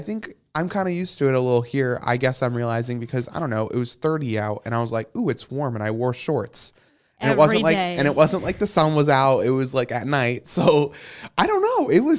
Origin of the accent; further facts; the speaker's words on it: Chicago, Illinois, United States; where are you from? And I'm like, Chicago.